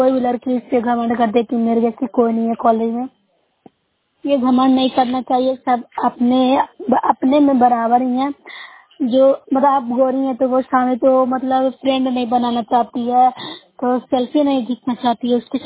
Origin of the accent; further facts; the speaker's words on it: Bihar, India; मैं नूसरा प्रखंड से हूँ, जिला नालंदा से हूँ।